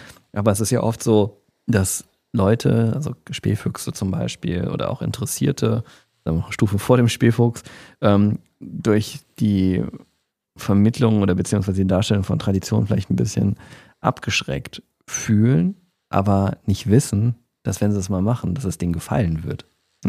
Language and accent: German; Düsseldorf, North Rhine-Westphalia, Germany; wir beide sind ja im Düsseldorfer Norden, beziehungsweise ein bisschen in der Stadtmitte aufgewachsen.